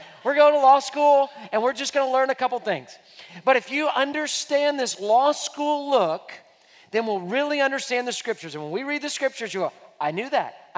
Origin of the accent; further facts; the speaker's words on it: Houston, Texas, United States; So I was born and raised in Houston, but all my family's from Louisiana.